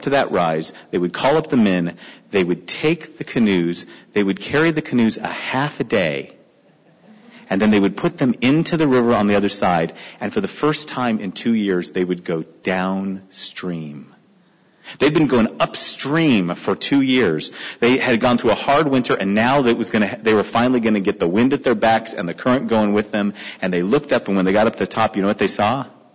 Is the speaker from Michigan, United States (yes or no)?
no; California, United States; I'm from California. We would have made those suckers into condos a long time ago, right?